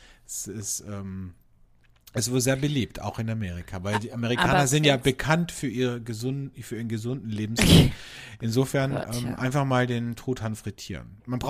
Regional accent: Austria

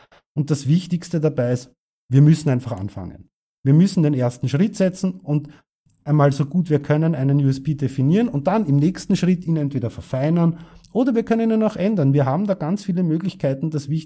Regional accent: Klosterneuburg, Lower Austria, Austria; Ein Orthopäde zum Beispiel in Klosterneuburg, meiner Heimatstadt

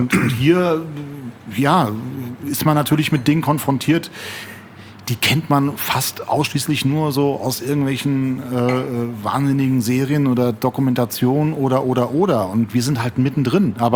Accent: Frankfurt, Hesse, Germany; Ich glaube, also wir sind ja Frankfurterin so. Wir lieben unsere Stadt.

